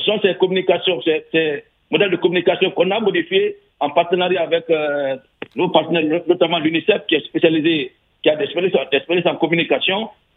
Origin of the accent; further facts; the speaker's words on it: Nzérékoré Region, Guinea; Vous savez, chez nous, en Guinée forestière, il y a le rituel qu'il ne faut pas obliger.